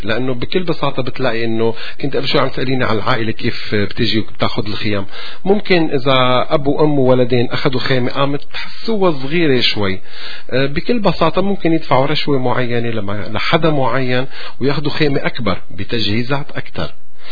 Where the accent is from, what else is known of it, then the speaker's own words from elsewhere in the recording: Syria; أنا سوري مثلي مثلهم